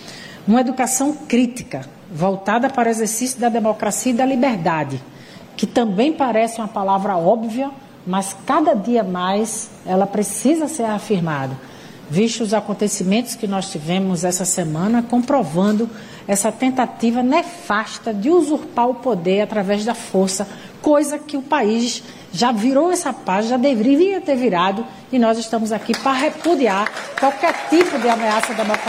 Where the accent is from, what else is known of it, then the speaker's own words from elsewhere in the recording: Pernambuco, Brazil; da minha terra, considerando que a transformação não está ali, os pernambucanos com a bandeira de Pernambuco